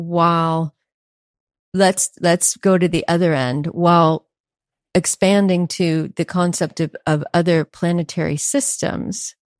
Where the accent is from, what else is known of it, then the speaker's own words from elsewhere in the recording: United Kingdom; born there; I am a Brit by birth. I'm half British